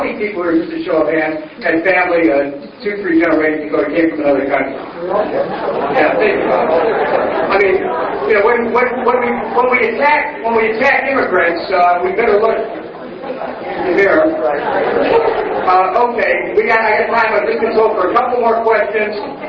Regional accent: New Orleans, Louisiana, United States; born there; I was born in New Orleans. I went through Katrina.

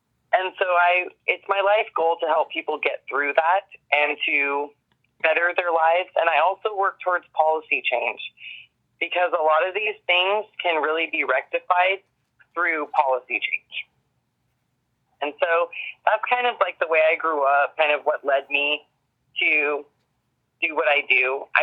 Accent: Campbell, California, United States; Yeah, so I'm 41. I grew up in the Campbell area, visiting Santa Cruz pretty frequently as a child. It was kind of my area to go to, kind of a retreat. I grew up kind of in the group home and foster care system.

